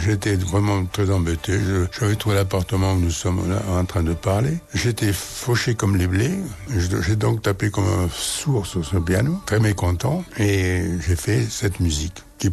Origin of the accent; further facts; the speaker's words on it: South-West, France; accent: South-West; J'étais du Sud-Ouest, j'avais l'accent du Sud-Ouest.